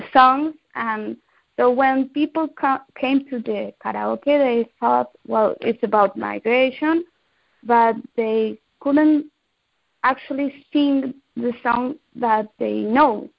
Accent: Colombia; English is a second language; now in Barcelona, Spain; actually I'm living here from 2015 here in Barcelona. I'm from Colombia.

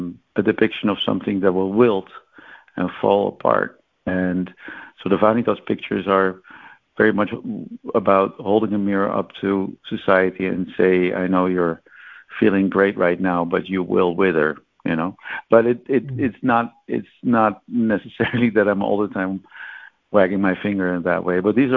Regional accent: Netherlands; because it's tulips and I'm from Holland

